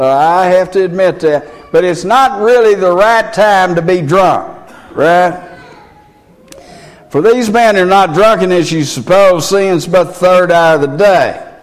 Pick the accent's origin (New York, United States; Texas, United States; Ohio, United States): Texas, United States; And people called and knew I was a flatlander the minute that I started talking, man. They knew I was from Texas.